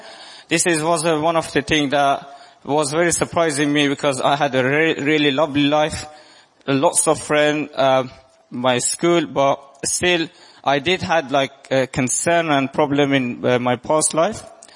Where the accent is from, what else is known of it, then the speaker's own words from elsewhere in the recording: Iran; English is a second language; I'm from Iran.